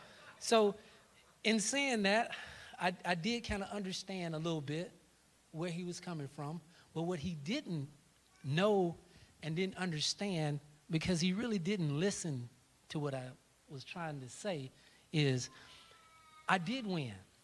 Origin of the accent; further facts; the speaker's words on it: Tallahassee, Florida, United States; I'm from Tallahassee, born and raised here. I grew up in Joe Lewis Housing Projects.